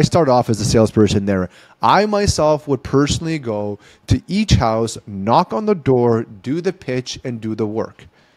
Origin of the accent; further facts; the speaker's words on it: Ottawa, Ontario, Canada; So I came back to Ottawa, which was my hometown.